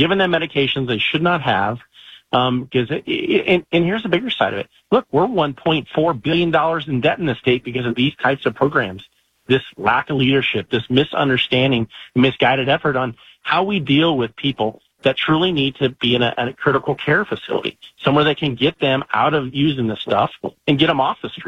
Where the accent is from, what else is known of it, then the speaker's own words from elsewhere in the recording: Colorado, United States; You know, I grew up in Colorado